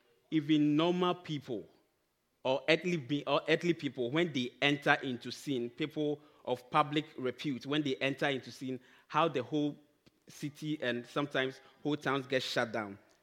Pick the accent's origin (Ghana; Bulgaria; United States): Ghana; So I'm from Ghana, West Africa